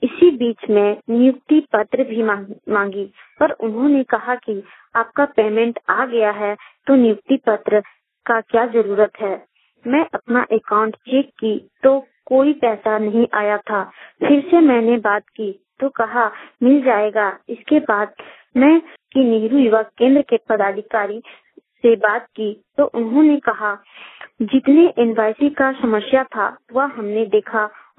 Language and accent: Hindi; Koderma, Jharkhand, India; झारखंड मोबाइलवानी कोडरमा से बोल रही हूँ। राम माथाडी पोस्ट थाना डोमचांच जिला कोडरमा की मूल निवासी हूँ